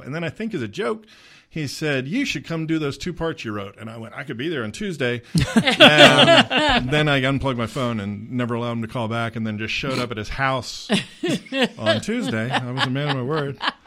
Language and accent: English; Baltimore, Maryland, United States; also born or lived in North Texas; I was born in North Texas. I grew up in Baltimore.